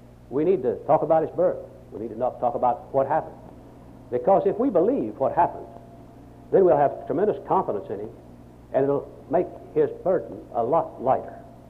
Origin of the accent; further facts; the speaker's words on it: Augusta, Arkansas, United States; born there; You know, I was born in Augusta, Arkansas, on June the 2nd, 1932